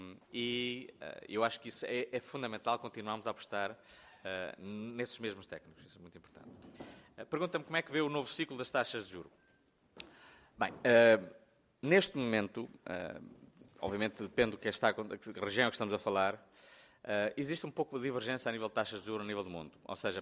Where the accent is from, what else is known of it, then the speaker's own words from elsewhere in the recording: Viseu, Portugal; also born or lived in Coimbra / Algarve; Eu acho que eu venho de Viseu, nasci em Viseu, conheço bem o interior, vivi muitos anos em Coimbra, vivi muitos anos também no Algarve.